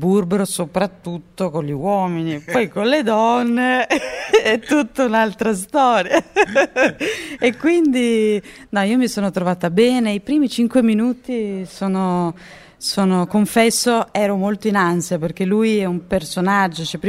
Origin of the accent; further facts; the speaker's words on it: Brazil; Italian is a second language; non da me ma dal fatto che sono brasiliana.